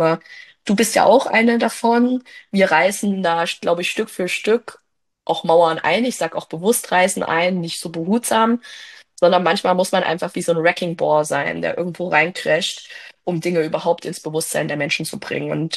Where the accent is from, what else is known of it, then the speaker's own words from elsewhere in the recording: Thuringia, Germany; Ich bin aus Thüringen